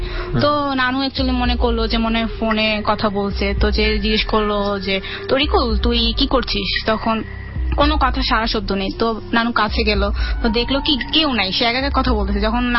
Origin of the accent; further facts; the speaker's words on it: Barisal, Barisal Division, Bangladesh; আমাদের গ্রামের বাড়ি বরিশাল অ্যাকচুয়ালি